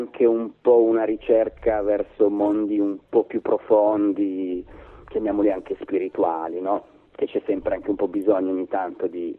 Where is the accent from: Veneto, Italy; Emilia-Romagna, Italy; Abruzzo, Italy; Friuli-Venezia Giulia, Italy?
Emilia-Romagna, Italy; now in Turin, Italy; il mio cognome lo dice da sé, sono un emiliano assoluto